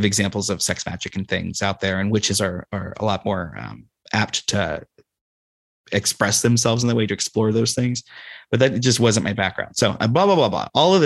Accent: Midwest, United States; I was raised in the Midwest

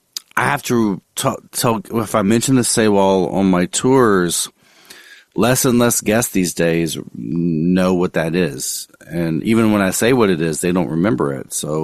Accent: Gulf Coast, United States; Cause you know, I'm from the Gulf Coast and we're always, we went on the boat. We're always near those oil rigs.

